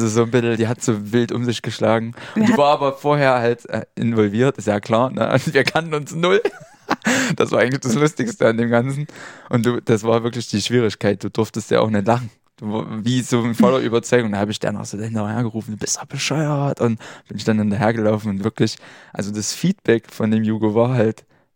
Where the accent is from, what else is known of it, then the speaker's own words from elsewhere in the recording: Wildenfels, Saxony, Germany; Ich komme aus Wildenfels.